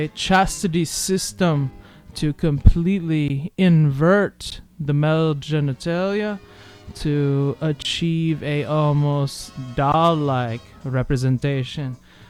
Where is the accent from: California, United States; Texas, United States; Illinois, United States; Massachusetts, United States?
Illinois, United States; Chicago; accent: Chicago; Once again, my Chicago accent could have...